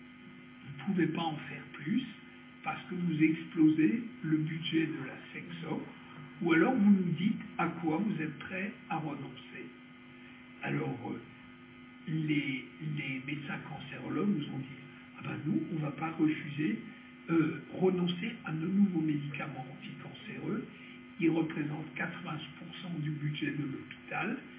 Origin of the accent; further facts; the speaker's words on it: France; il y a une notion qu'en tant que Français, nous avons beaucoup de mal à admettre